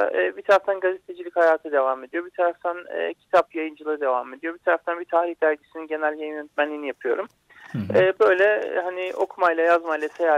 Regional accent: Anamur, Mersin, Turkey; born there; 1980 Mersin Anamur'da dünyaya geldim.

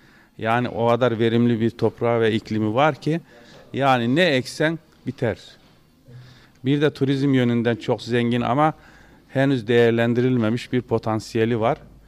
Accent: Silifke, Mersin, Turkey; ben de Silifkeliyim. Emekli öğretmenim. Kendi memleketimiz, buraya yerleştik işte.

